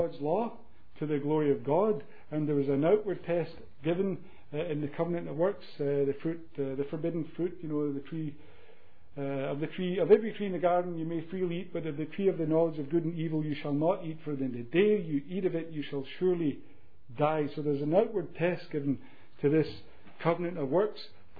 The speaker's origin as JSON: {"language": "English", "region": "Scotland", "country": "United Kingdom", "said": "You see it being formulated on the continent, thinking as a Scotsman again"}